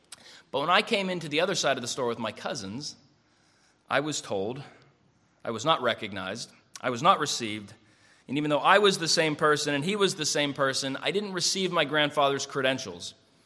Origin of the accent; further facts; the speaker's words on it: Penn Hills, Pennsylvania, United States; Gene Swanson was the local numbers writer, notary, and pharmacist where I grew up in Penn Hills.